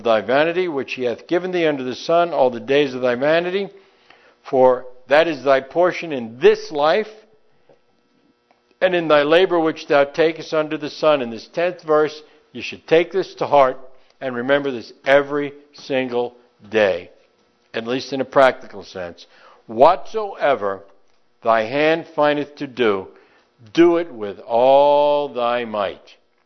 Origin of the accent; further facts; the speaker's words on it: New York, United States; accent: New York; My New York accent attacked me for a moment.